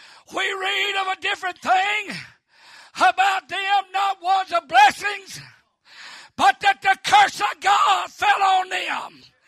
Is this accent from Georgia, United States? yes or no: yes; Georgia, United States; You see, I was raised up in North Georgia.